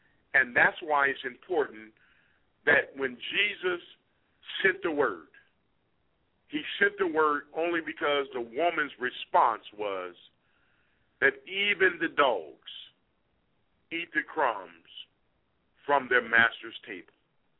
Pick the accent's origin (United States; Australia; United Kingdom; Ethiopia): Ethiopia; I am from Ethiopia. My roots come out of Solomon.